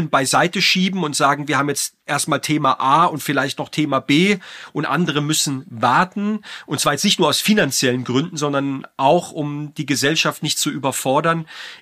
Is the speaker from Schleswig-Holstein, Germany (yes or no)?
no; Baden-Württemberg, Germany; auch mein Heimatland Baden-Württemberg